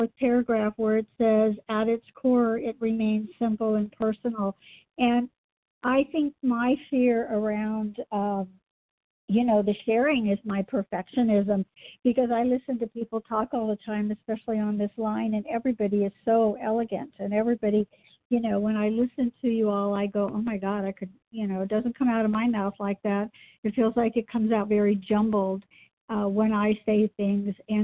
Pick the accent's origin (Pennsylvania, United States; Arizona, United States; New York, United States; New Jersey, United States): Arizona, United States; Phoenix; I'm a recovering compulsive overeater. I'm from Phoenix, Arizona